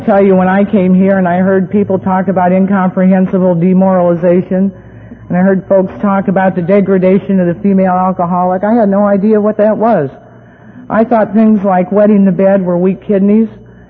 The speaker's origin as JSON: {"language": "English", "town": "Beaver Dam", "region": "Wisconsin", "country": "United States", "tie": "born there", "said": "I was born in Beaver Dam, Wisconsin. Now, that may not mean anything to you, but it's real important to me."}